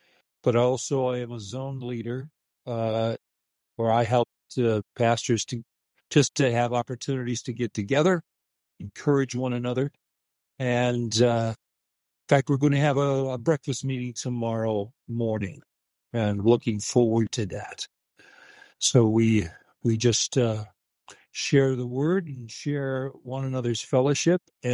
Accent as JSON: {"language": "English", "town": "Newark", "region": "New Jersey", "country": "United States", "tie": "born or raised there", "said": "I'm the only Yankee in the family. I was born in Newark."}